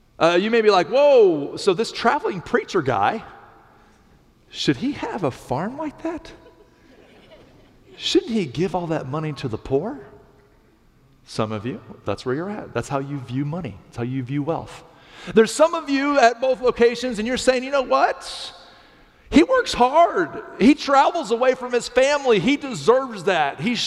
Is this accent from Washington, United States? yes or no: no; Miami, Florida, United States; I came from Miami, and guys, I was that dude from Miami with the big flowery shirts and the pink pants and the tipped hair and stuff.